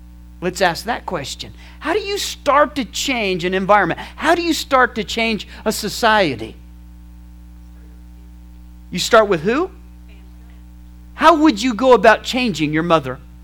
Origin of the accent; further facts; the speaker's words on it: United States; I have felt like as an American, that I have no voice.